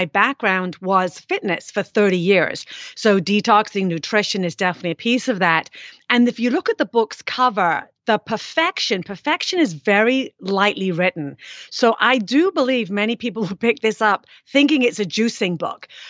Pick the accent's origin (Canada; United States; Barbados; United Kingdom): United Kingdom; I am British. My dad was Scottish, though.